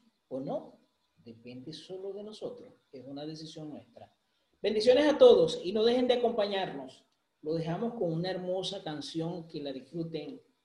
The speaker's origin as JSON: {"language": "Spanish", "country": "Venezuela", "moved": "yes", "said": "A mi amada Venezuela, siempre que Dios la bendiga. Siempre digo que salí de Venezuela, pero Venezuela no salió de mí jamás."}